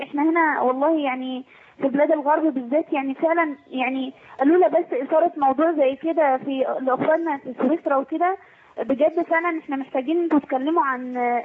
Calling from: Canada

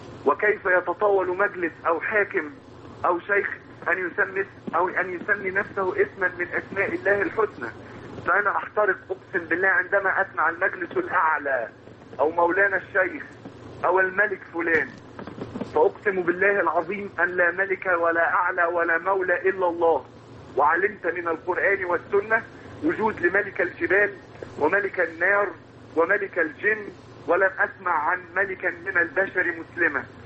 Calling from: Alexandria, Alexandria Governorate, Egypt; من اسكندرية ومندوب حزب النور.

